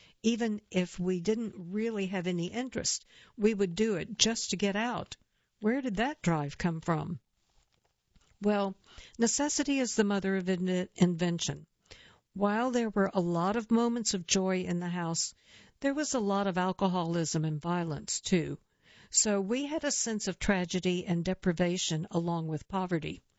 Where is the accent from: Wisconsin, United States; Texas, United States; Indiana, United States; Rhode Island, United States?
Rhode Island, United States; Central Falls; For that role, I relied on my memories of the drug addicts I knew from growing up in Central Falls.